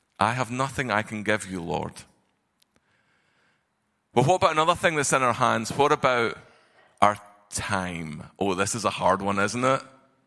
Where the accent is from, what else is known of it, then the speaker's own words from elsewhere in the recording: Scotland, United Kingdom; I'm not from here. I'm from Arkansas. That's my accent. And I know I'm about to offend many people when I say, please don't call me Irish. I'm not Irish. I'm the better cousin. I'm Scottish, okay?